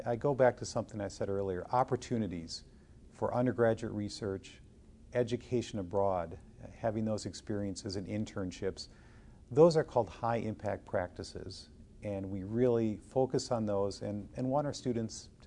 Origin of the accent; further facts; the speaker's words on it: Wisconsin, United States; I grew up in Wisconsin. Neither of my parents finished high school. So I'm a first-generation college student.